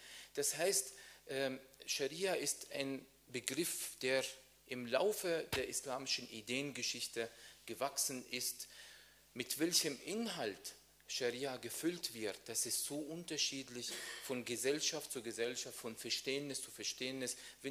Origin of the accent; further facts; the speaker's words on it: Vienna, Austria; moved away as an adult; now in Germany; auch in meiner Heimat, auch wenn ich seit 4 Jahren in Deutschland lebe, aber es freut mich besonders, wenn ich einen Grund, einen Anlass oder eine Ausrede habe, hier in Wien sein zu dürfen